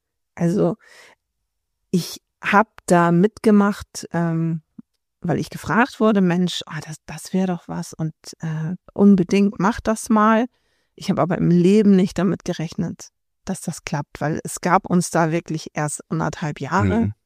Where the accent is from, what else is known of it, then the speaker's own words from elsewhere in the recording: Risum, Schleswig-Holstein, Germany; ich komme auch aus Nordfriesland. Ich komme aus Riesum, bin eigentlich dann nur ein Dorf weitergekommen.